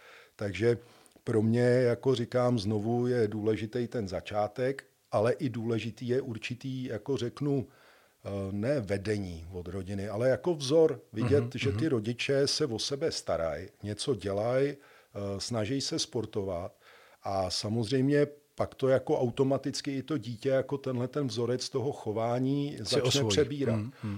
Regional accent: Prague, Czechia; To mi bylo těch 16, asi 17, protože na zábavě jsem dostal jako Pražák vždycky na držku

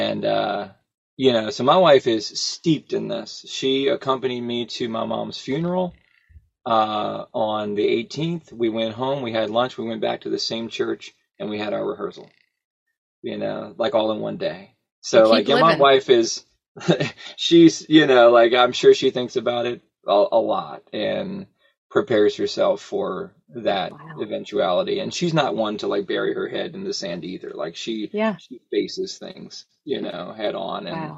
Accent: Richmond, Virginia, United States; I'm from Richmond, Virginia.

